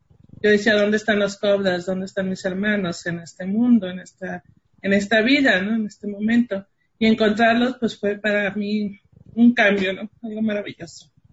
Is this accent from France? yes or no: no; Tijuana, Baja California, Mexico; de Tijuana.